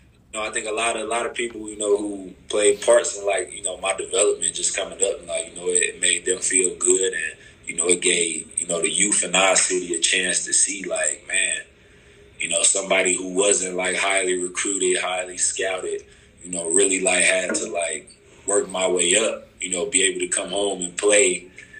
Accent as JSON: {"language": "English", "town": "Chicago", "region": "Illinois", "country": "United States", "tie": "born or raised there", "also_born_or_lived": "Wisconsin", "said": "I grew up in Chicago. I went to college in Eastern Illinois, then transferred to Wisconsin."}